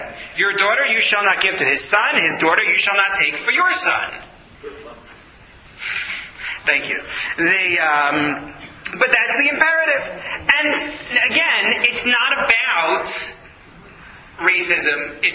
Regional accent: New York City, New York, United States; It's annoying when people do. I'm a New Yorker.

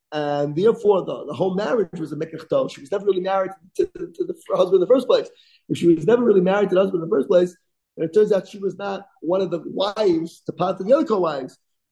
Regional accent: New York, United States; I grew up in New York, so I didn't understand that concept.

